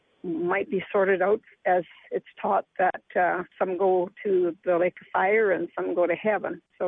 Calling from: Alberta, Canada; calling from Alberta, Canada.

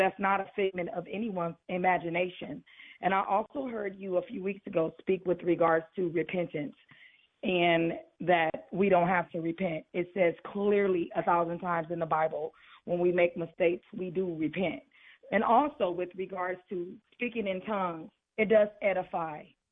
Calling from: Las Vegas, Nevada, United States; Hello, I am calling you from Las Vegas.

